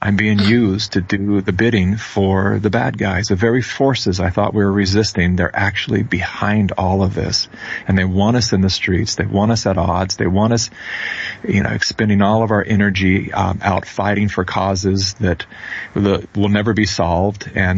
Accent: California, United States; I was born into the far left, born and raised in California.

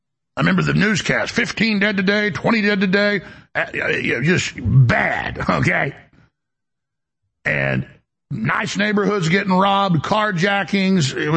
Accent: Dallas, Texas, United States; I grew up in Dallas in the 1980s when it was the murder capital.

